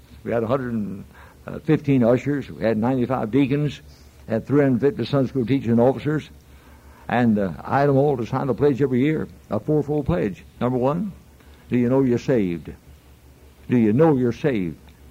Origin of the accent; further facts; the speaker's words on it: Chattanooga, Tennessee, United States; … from Chattanooga, Tennessee. I asked you to pray for me some years ago."